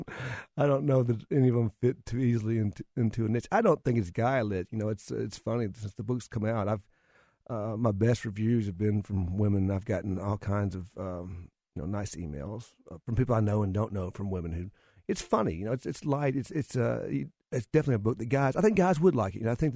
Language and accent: English; Knoxville, Tennessee, United States; I grew up in Knoxville, and … who coached at Tennessee.